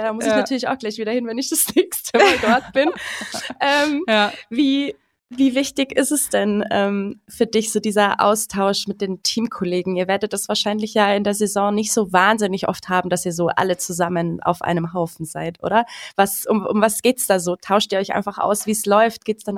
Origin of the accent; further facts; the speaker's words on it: Nuremberg, Bavaria, Germany; Ja, ich komme ja aus Nürnberg